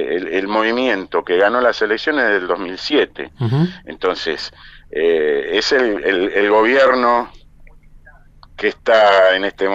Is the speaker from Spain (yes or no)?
no; Argentina; nosotros como argentinos